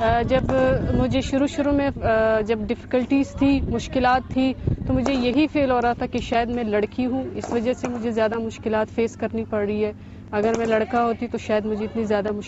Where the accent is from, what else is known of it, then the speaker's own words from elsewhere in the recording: Quetta, Balochistan, Pakistan; میرا تعلق کوئٹہ سے ہے